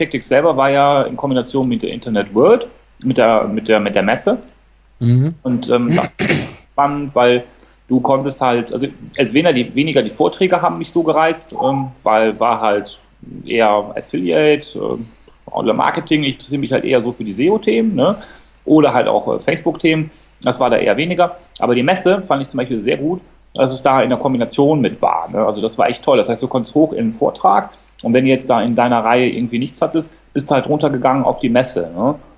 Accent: Cologne, North Rhine-Westphalia, Germany; als Kölner

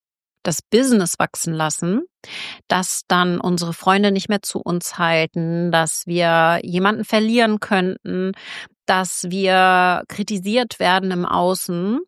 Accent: East Germany, Germany; Ich bin in der DDR aufgewachsen, die ersten 5 Jahre meines Lebens

